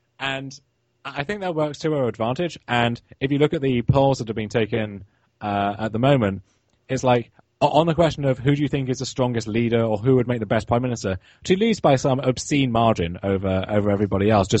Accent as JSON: {"language": "English", "country": "United Kingdom", "said": "as a Brit, it's been weird to see"}